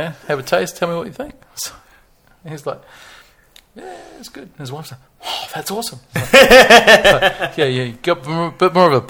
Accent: New Zealand; Obviously, I've got a bit of a foot in both camps being a Kiwi.

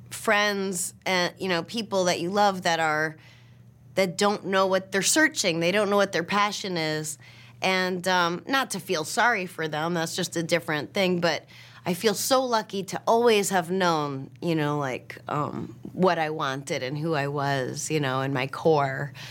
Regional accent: New Hampshire, United States; Yeah, well, I knew that I was funny, and because it's how I got through the day growing up in New Hampshire.

